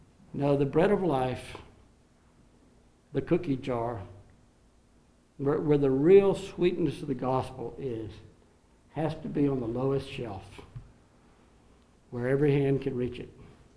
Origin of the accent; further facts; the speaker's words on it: the South, United States; but you're from New England, we're from the South.